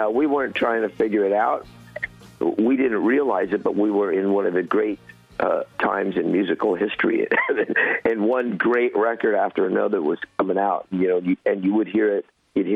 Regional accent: San Jose, California, United States; When I was a kid, there was a pretty diverse group of kids that we hung out with in my neighborhood and growing up in San Jose, California.

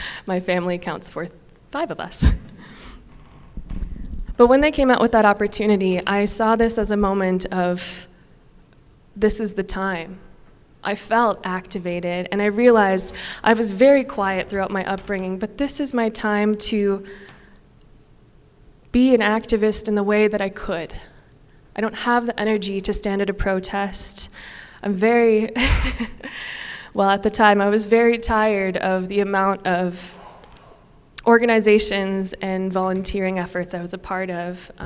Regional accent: Fergus Falls, Minnesota, United States; I grew up in Fergus Falls.

